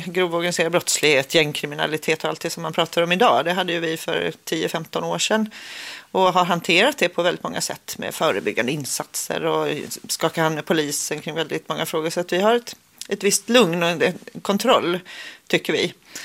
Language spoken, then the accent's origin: Swedish; Kalmar, Kalmar County, Sweden; now in Södertälje, Sweden; Jag är från Kalmar och när jag flyttade till Södertälje så tänkte jag att det här är en riktig industristad.